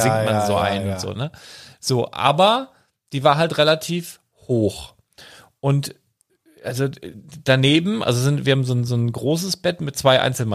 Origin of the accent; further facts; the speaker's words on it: Handorf, Germany; Das ist da, wo ich aufgewachsen bin, von 5 bis 16, 17 so ungefähr.